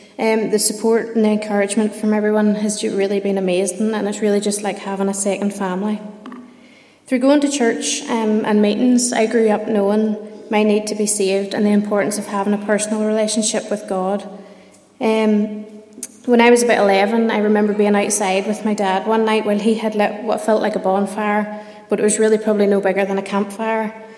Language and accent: English; Kells, Northern Ireland, United Kingdom; I'm 25 years old, and I grew up outside Kells, County Antrim, with my mum, dad, and my three brothers.